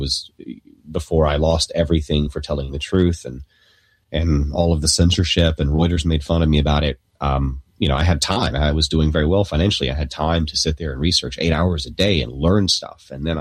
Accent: North Carolina, United States; now in Florida, United States; Yeah, I'm in Florida now. I'm from North Carolina.

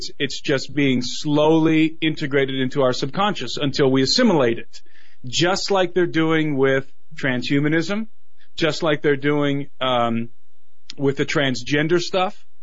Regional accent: Brook Park, Ohio, United States; I grew up in Brook Park, Ohio, and I was living in Cleveland at the time.

